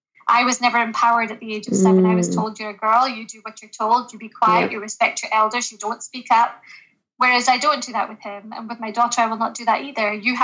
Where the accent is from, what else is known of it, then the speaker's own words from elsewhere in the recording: Scotland, United Kingdom; I'm from Scotland. I'm born and raised here.